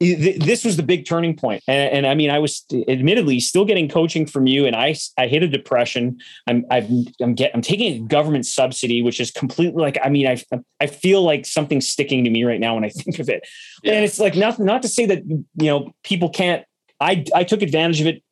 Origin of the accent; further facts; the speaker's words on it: Winnipeg, Manitoba, Canada; I mean, I'm from Winnipeg and I was working in San Diego